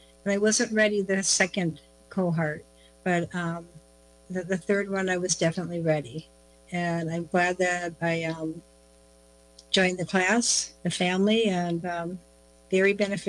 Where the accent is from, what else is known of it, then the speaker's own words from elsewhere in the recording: White Earth Reservation, Minnesota, United States; also born or lived in Duluth; I'm from White Earth Reservation. Both my parents are from White Earth. We moved around quite a bit when I was a little girl, from the cities, Duluth, and back here to the reservation. And spent my school days, most of them, up in Minneapolis, Minnesota.